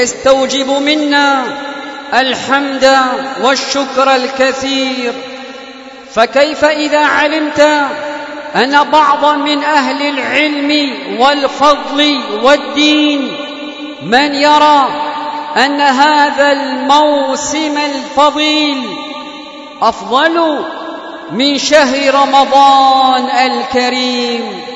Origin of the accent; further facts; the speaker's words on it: Yemen; بلادنا اليمن